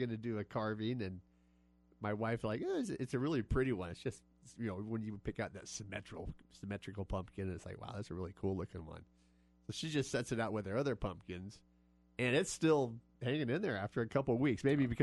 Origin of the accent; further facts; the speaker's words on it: Idaho, United States; moved away; You know, I'm from Idaho. I moved here in 95.